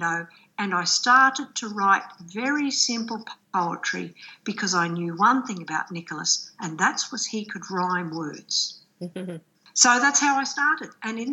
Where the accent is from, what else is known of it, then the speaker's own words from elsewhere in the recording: Australia; And Captain Cook was the last of the great explorers, and we're Australian.